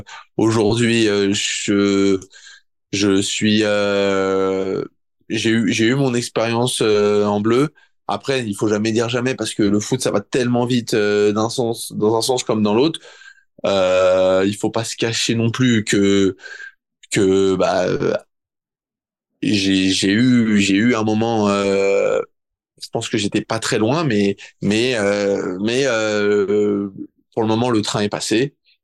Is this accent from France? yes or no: yes; France; moi je l'ai vu en tant que bon français